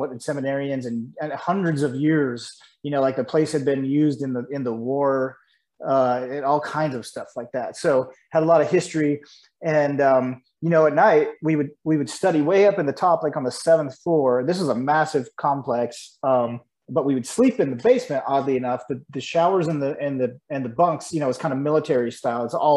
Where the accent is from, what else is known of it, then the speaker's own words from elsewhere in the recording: Georgia, United States; I came from a background, I grew up in Georgia.